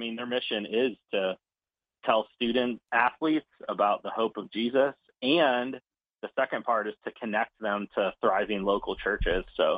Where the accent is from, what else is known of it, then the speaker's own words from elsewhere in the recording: Michigan, United States; So I spent the early part of my growing up in Michigan, and we kind of moved around.